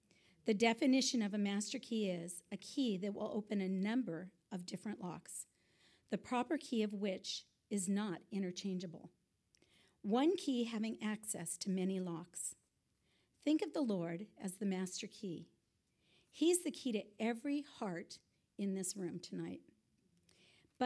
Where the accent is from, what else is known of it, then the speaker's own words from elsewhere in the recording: California, United States; I grew up in Orange County. We lived in the same house. Well, I lived in the same house for 17 years.